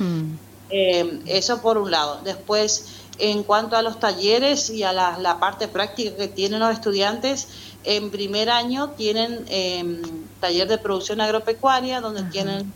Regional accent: Leandro N. Alem, Misiones, Argentina; soy oriunda de Leandro en Alem. Sí. Entonces cursé mis estudios allá en la EFA Santa Teresita y después, bueno, me fui a estudiar a Posada

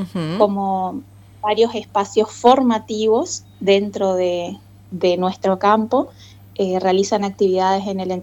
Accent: Oberá, Misiones, Argentina; Soy de Oberá, de una zona ahí de Puerto Panambí, muy cerquita ahí de la cultura brasilera.

